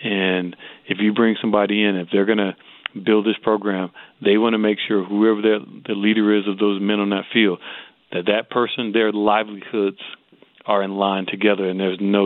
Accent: Lauderdale Lakes, Florida, United States; I'm from Lauderdale Lakes.

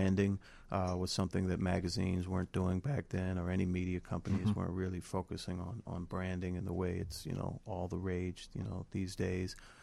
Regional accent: Washington, District of Columbia, United States; Well, you know, I grew up in Washington D.C. and you know, just kind of got into black music and black culture coming up, you know, in the city

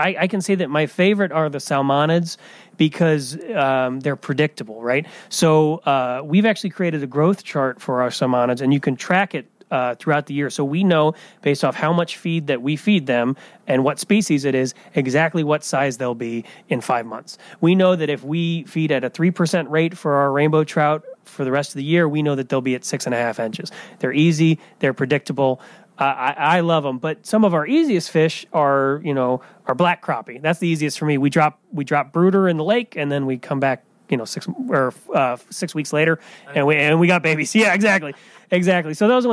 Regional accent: Indiana, United States; So I came from Indiana originally

